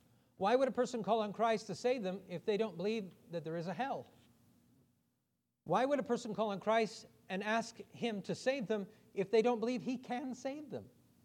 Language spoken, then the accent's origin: English; Idaho, United States; Friends, I'm from Idaho. I was born in southeastern Idaho. It wasn't until I was in my early 20s before I ever heard a clear presentation of the gospel. I was raised Catholic. I was raised in a community about 75% Mormon or LDS.